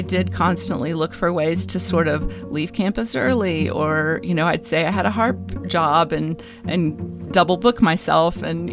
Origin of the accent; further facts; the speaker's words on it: the South, United States; I'm from the South, so writing letters has always been a big part of my upbringing.